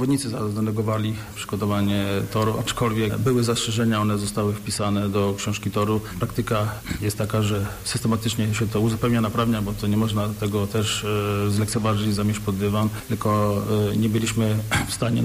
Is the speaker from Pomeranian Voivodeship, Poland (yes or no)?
no; Piła, Greater Poland Voivodeship, Poland; Jesteśmy z Piły, chcemy tutaj, żeby Pile się mówiło dobrze